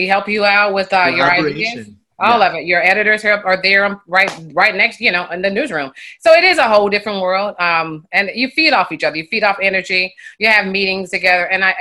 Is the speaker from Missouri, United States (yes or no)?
yes; Kansas City, Missouri, United States; also born or lived in Columbia, United States / Las Vegas, United States; So yeah, so my first job, I'm from Kansas City, Missouri.